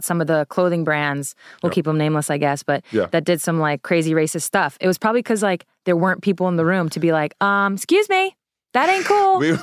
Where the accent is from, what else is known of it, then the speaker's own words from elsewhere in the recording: New York, United States; I'm from Long Island.